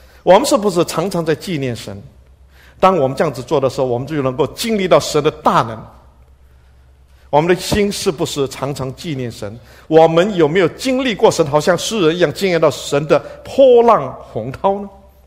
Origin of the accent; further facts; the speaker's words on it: China; 我们中国人就有一点这样的一个体会